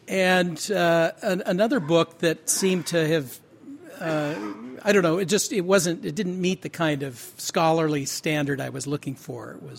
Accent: Seattle, Washington, United States; I grew up in Seattle, but when I returned to Seattle after college in the mid-1970s

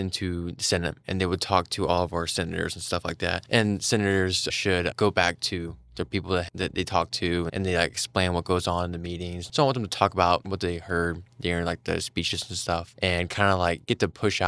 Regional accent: Oak Ridge, United States; I am a political science major here at SEMO. I'm here to talk about student government, and I'm from Oak Ridge.

